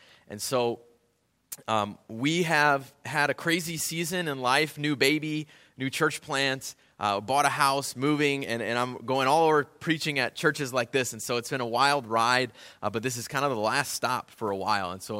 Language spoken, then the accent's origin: English; Racine, Wisconsin, United States; She's actually from Racine. We're both from Racine, which is kind of neat.